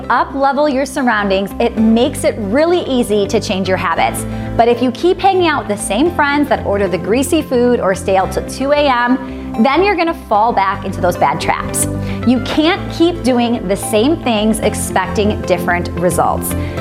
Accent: Midwest, United States; I'm from the Midwest, and so of course I would probably have meat and potatoes, something similar.

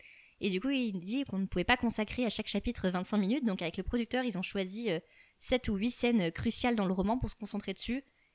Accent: Lille, Hauts-de-France, France; On est de Lille, donc on a le droit de dire ça.

